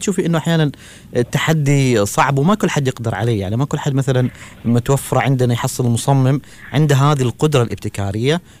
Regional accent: Muscat, Muscat Governorate, Oman; نشوف في بعض المناطق عندنا في مسقط

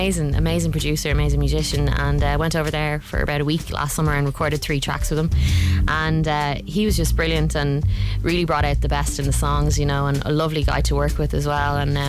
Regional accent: Dublin, Leinster, Ireland; I'm from Dublin.

